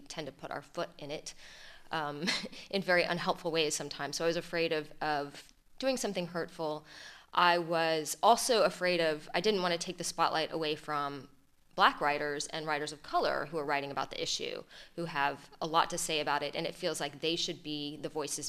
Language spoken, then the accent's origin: English; Atlanta, Georgia, United States; Yeah, well, I was born and raised in the South, in Atlanta, Georgia, in the late 70s and through the decade of the 80s.